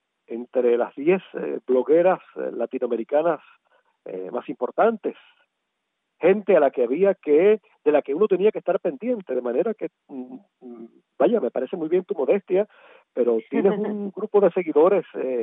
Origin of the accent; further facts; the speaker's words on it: Palma Soriano, Santiago de Cuba, Cuba; moved away; ya que hablamos de comida y de Palma Soriano, que otra cosa que extraño de mi pueblo son unas empanaditas de guayaba